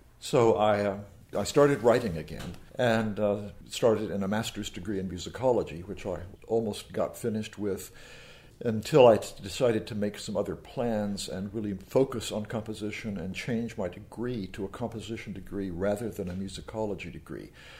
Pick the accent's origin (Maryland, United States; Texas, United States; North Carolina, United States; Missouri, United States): North Carolina, United States; I grew up in North Carolina, went to the University of North Carolina at Chapel Hill for my undergraduate degree